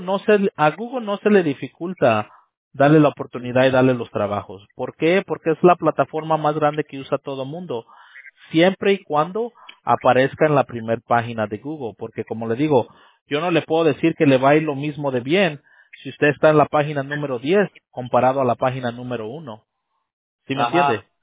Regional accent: Mexico; yo soy de México

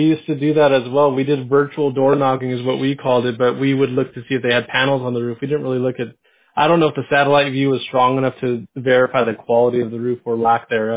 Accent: San Diego, California, United States; Fountain Valley is where the business is located. I grew up in San Diego personally.

